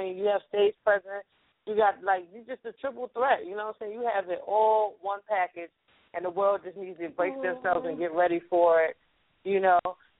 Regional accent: Nigeria; I'm from Nigeria, but I don't have Ebola.

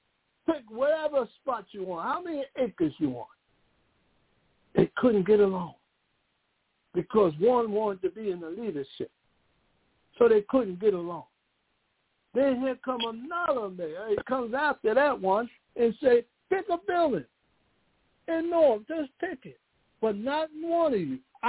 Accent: New Jersey, United States; What's wrong with any part of Jersey? Well, I'm just using us because I'm from Jersey.

